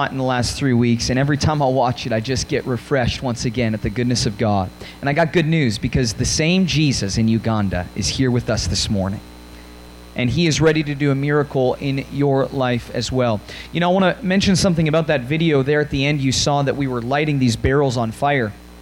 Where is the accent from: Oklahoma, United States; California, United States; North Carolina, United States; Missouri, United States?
Oklahoma, United States; We are from Oklahoma, so it took us about 30 hours to get up to Calgary.